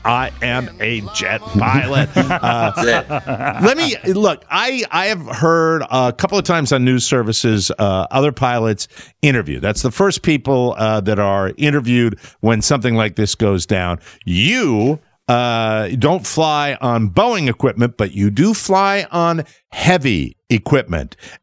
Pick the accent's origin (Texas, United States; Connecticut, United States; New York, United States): Connecticut, United States; Glastonbury; where I grew up in Glastonbury, Connecticut, by Pratt & Whitney Aircraft, which was based in East Hartford, Connecticut.